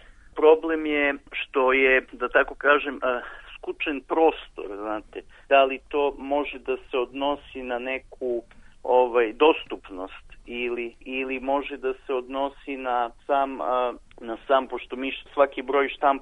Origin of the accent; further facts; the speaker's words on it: Negotin, Bor District, Serbia; baš najviše zbog toga što recimo dolazimo iz Negotina.